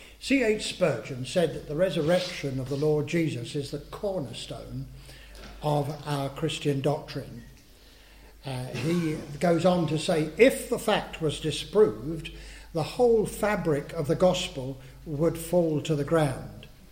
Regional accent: England, United Kingdom; Of course, we're English, most of us, and it's the stiff upper lip sort of thing

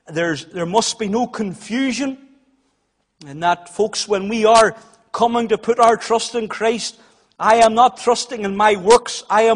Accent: Moneymore, Northern Ireland, United Kingdom; whenever I was a cub growing up in Moneymore

